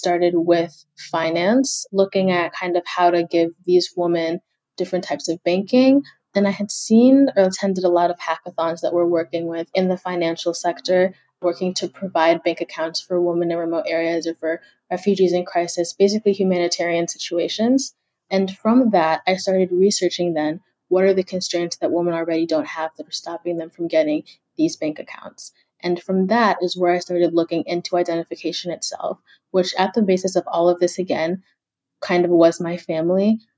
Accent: Kenya; I'm from Kenya, so I have a lot of family back home.

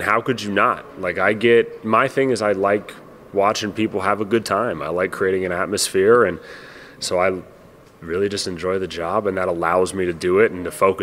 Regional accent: United States; I mean, listen, I love being American.

